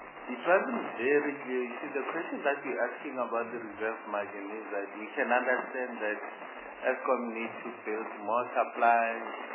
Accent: Soweto, Gauteng, South Africa; I come from Soweto, and in Orlando, it's during winter.

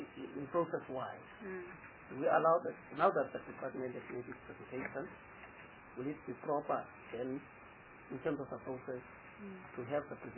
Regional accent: Gauteng, South Africa; Now, I'm from Gauteng, really, with due respect.

